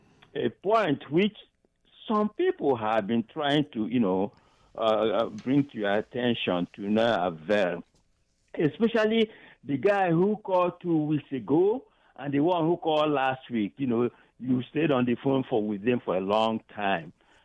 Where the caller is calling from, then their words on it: North Carolina, United States; calling from North Carolina.